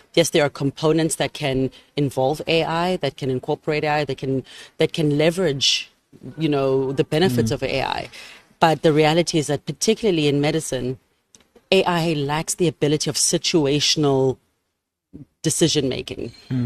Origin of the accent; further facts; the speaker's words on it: South Africa; also born or lived in Scotland / New York City; Then came back to South Africa. I'm a South African girl. Love being in this country, although I've lived overseas. I'm South African undiluted.